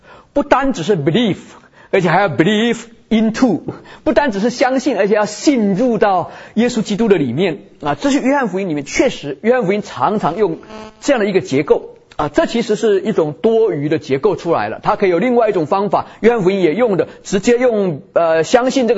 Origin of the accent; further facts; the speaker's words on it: Taiwan; 我们跟几个跟我同样来自台湾背景的一些弟兄姊妹